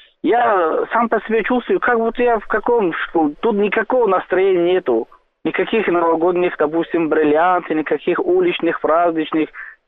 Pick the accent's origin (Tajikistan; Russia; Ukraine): Tajikistan; moved away; Я просто приезжающий из Таджикистана, но здесь уже живу, работаю.